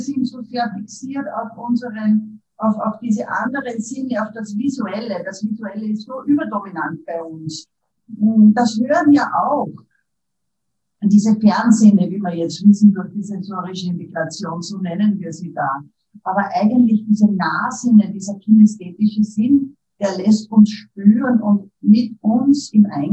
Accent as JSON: {"language": "German", "region": "Upper Austria", "country": "Austria", "moved": "yes", "lives_now": "Vienna, Austria", "said": "Ich lebe in Wien, bin aus Oberösterreich, aber bin schon lang in Wien"}